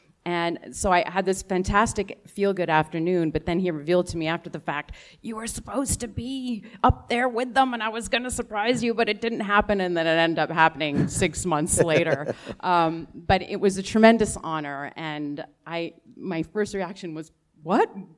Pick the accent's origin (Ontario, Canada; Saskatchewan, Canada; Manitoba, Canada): Ontario, Canada; Ottawa; now in Toronto, Canada; I'm from Ottawa. I was born and raised in Ottawa. I moved to Toronto just a couple of years ago.